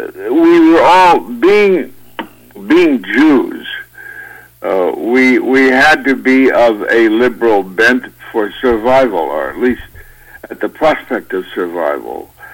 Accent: Kansas City, Kansas, United States; And bear in mind, we came from Kansas, which in those days had a good, strong, clean, conservative aspect. But we came from Kansas City, Kansas, which bordered on the slave state of Missouri

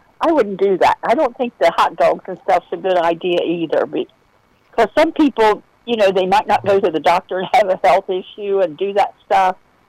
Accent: Oak Hill, the South, United States; because down south, we have Rock Hill, you know, rock and then hill, H-I-L-L. And I'm from Oak Hill, but when we say it, we say Oak Hill, and it's like K-I-L-L.

